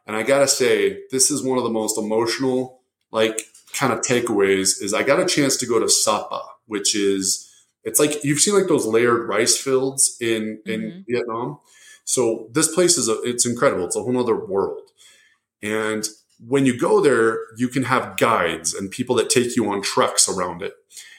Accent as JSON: {"language": "English", "country": "United States", "said": "I get a lot of attention because of like my stature, my tattoos, I'm American, you know"}